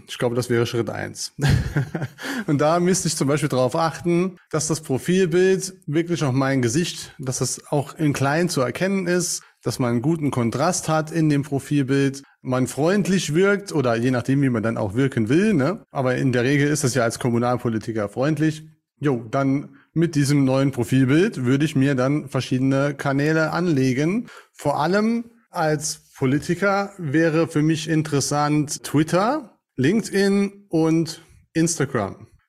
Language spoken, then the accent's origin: German; St. Wendel, Saarland, Germany; Ich komme aus St. Wendel hier im schönen Saarland.